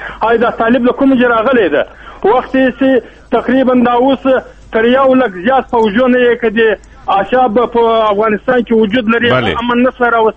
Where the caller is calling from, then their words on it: Ha'il Province, Saudi Arabia; دا ولایت حائل